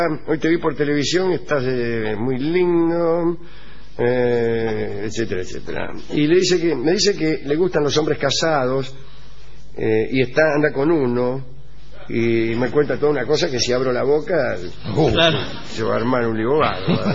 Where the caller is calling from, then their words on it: Mendoza, Argentina; de Mendoza. Voy a estar el martes 24 en Buenos Aires.